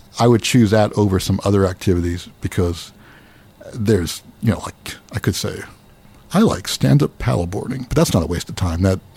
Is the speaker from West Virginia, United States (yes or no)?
no; New Brunswick, New Jersey, United States; I grew up near here, near New Brunswick.